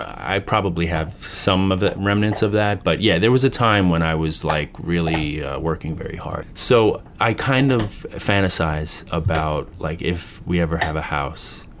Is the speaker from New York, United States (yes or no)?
yes; Queens, New York, United States; And I'm from Queens